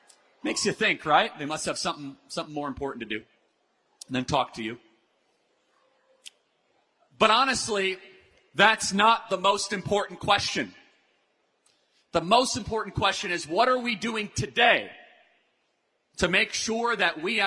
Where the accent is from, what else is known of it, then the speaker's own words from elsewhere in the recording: Arizona, United States; my home state of Arizona, Georgia, and Wisconsin.